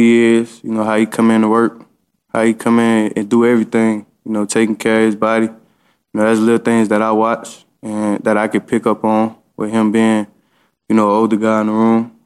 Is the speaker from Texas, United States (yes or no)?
no; Louisiana, United States; You know, man, Smitty, like, he from Louisiana. I'm from Louisiana, so, you know, growing up, I knew about Smitty.